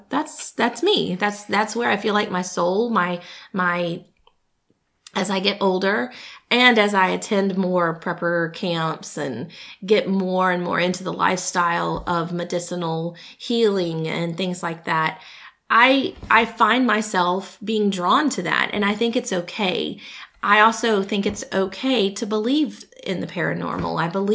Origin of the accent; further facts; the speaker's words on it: Louisiana, United States; the community that I grew up in North Louisiana, which was all these, everyone went to church.